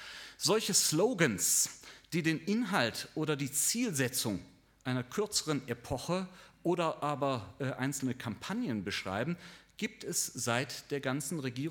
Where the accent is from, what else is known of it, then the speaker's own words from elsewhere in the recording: West Germany, Germany; Und die Fahrt vom Flughafen in die Stadt kam mir als Wessi vor wie eine Reise durch eine Filmkulisse aus den 40er oder 50er Jahren.